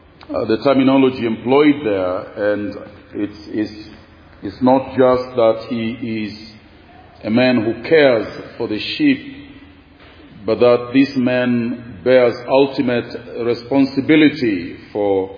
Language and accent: English; Kenya; And I'm from Kenya. Pastor a little flock in western part of Kenya, about 500 kilometers away from Nairobi